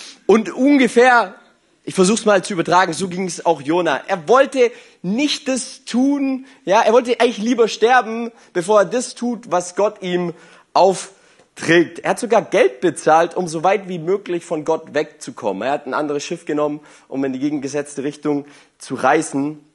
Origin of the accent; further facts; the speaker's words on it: Germany; Und ich kam da an, so als Deutscher in Frankreich und ich wollte ins Freibad